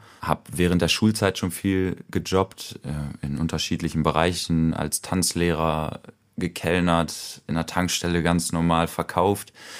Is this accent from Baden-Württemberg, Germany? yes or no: no; Bielefeld, North Rhine-Westphalia, Germany; bin 25 Jahre alt, spiele in meiner Freizeit American Football, bin auch passionierter Kitesurfer und ich komme hier aus dem Raum Bielefeld.